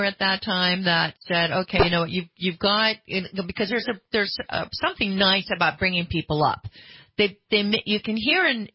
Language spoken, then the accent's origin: English; Sacramento, California, United States; I'm from Sacramento. That's my hometown.